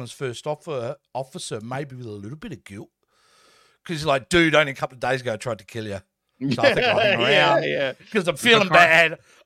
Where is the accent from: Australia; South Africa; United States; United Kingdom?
Australia; I'm Australian. Of course I curse.